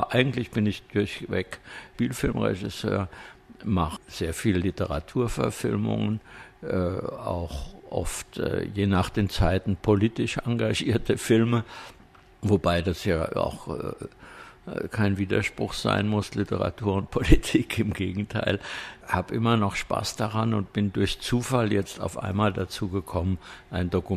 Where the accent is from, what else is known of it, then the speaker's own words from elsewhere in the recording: Wiesbaden, Hesse, Germany; statt zurück nach Wiesbaden zu gehen, in meine Heimat.